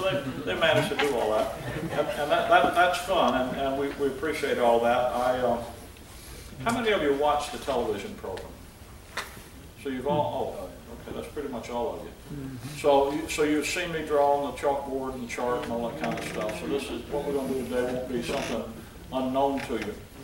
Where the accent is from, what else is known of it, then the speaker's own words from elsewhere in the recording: Mobile, Alabama, United States; My family, we're from Mobile over in Alabama, and we're down here for the holidays